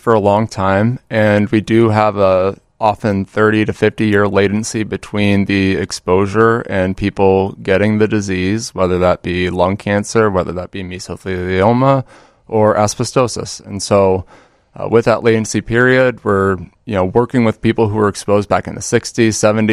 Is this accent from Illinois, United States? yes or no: no; Washington, District of Columbia, United States; I'm from Washington, D.C.